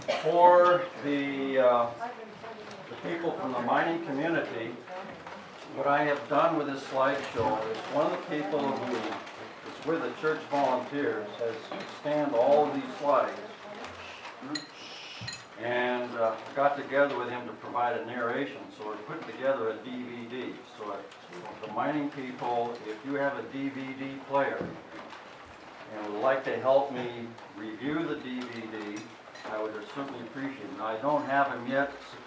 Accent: Seattle, Washington, United States; born there; I was not actually born here, but I was born in 1938 in Seattle, and then my mother brought me back up here when I was about 2 months old.

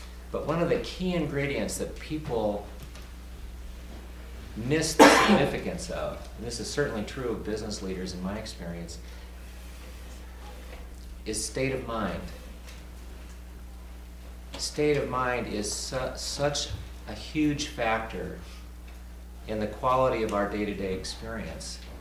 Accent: Northfield, Minnesota, United States; now in Colorado, United States; I live in Colorado, but I grew up in Minnesota, grew up in Northfield, Minnesota, went to grade school, middle school, and high school, and college all in the same town, went to St. Olaf.

